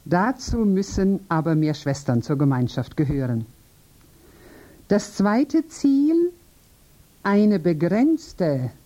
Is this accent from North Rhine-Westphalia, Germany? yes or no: yes; Essen, North Rhine-Westphalia, Germany; now in Unterems, Switzerland; Ich komme aus Essen im Ruhrgebiet. Seit dem 2. Oktober 1977 bin ich in Unterems und seit Juli 1991 bin ich Bürgerin in Unterems.